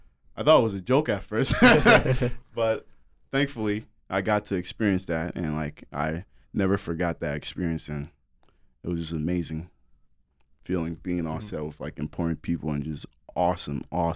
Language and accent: English; Fargo, North Dakota, United States; now in Cleveland, United States; Well, I moved from North Dakota... Fargo, North Dakota, to Cleveland, Ohio, 2019, after I graduated.